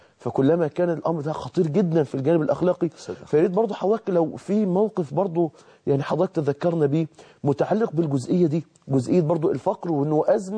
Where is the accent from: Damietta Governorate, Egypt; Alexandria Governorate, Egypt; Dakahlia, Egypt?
Dakahlia, Egypt; Mansoura; وده كان سبب أن احنا أنشأنا الجمعية عندنا في المنصورة